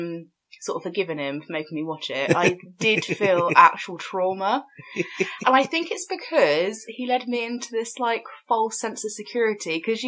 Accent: Romford, London, United Kingdom; In my hometown.

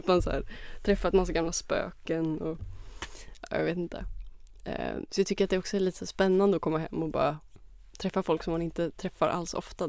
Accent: Örebro, Örebro County, Sweden; also born or lived in Greece; now in Stockholm, Sweden; Ja, jag är född i Örebro. Och sen så bodde jag några år i Grekland och med min familj, och sen flyttade vi tillbaka till Örebro när jag började ettan, alltså i grundskolan.

